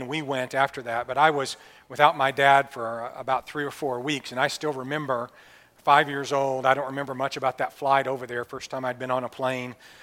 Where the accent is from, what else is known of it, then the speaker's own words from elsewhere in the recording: Athens, Alabama, United States; of Athens, Alabama. So, you know, if I go someplace, where are you from? Well, I'm from Athens.